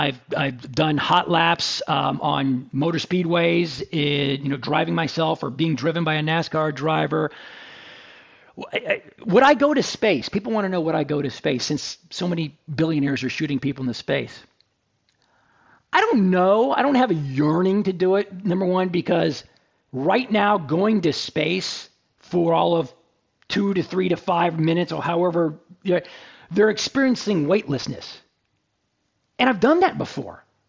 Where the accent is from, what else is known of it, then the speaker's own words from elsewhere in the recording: Dallas, Texas, United States; All right, I'm from Dallas. I grew up watching.